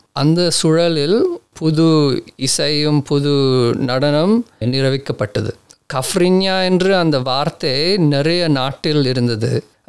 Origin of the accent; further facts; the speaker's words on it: Australia; also born or lived in Colombo, Sri Lanka / Nigeria; நான் கொழம்புல பிறந்தேன். 30 நாள்ல நான் இலங்கையிலேருந்து வெளுக்கிட்டேன். நைஜீரியாவில 5 வருஷம் இருந்துட்டு 5 வயசுல ஆஸ்திரேலியாவுக்கு வந்தேன். ஸோ இங்கே தான் வாழ்ந்தேன். என் அப்பா அம்மா சொந்த ஊர் இந்தியாவும் இலங்கையிலும் சொந்தம் இருக்கு.